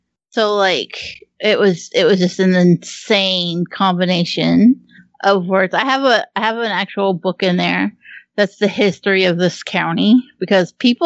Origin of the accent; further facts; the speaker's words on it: Appalachia, United States; Like, this is the best part about being an Appalachian woman is your life is fucking insane.